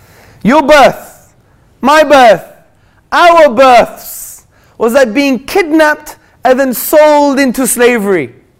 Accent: Hackney, London, United Kingdom; I'm from Hackney in London.

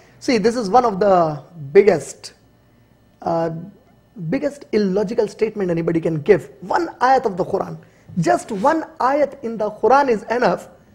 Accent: Hyderabad, Telangana, India; English is a second language; I come from India, from Hyderabad.

